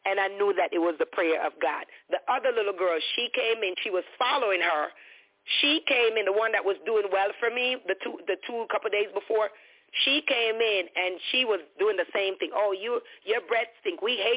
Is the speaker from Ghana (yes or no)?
no; Jamaica; We're Jamaican, right? Our reflex are really, really quick.